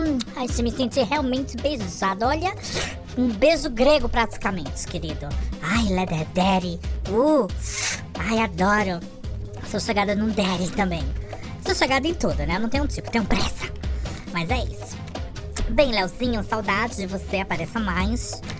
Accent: Northeast Region, Brazil; eu sou de uma época, eu venho de um lugar muito simples. Eu venho do Nordeste. Eu venho de uma época dos anos 70, 60

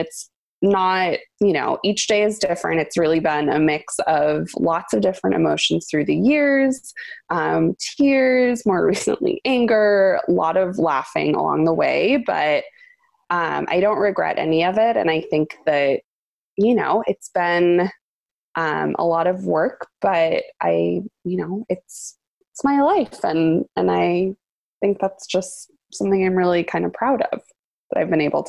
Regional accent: San Diego, California, United States; growing up in San Diego, I lost my mom when I was 6 years old

